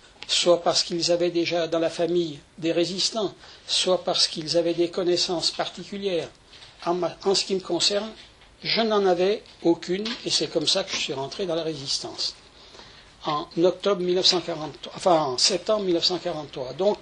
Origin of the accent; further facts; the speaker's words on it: Saint-Trivier-de-Courtes, Auvergne-Rhône-Alpes, France; Je suis originaire du nord de la Bresse, du canton de Saint-Trivier-de-Courte